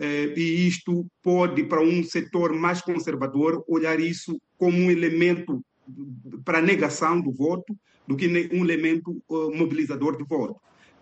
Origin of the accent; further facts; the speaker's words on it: Mozambique; como um bom moçambicano que também está preocupado com esta problemática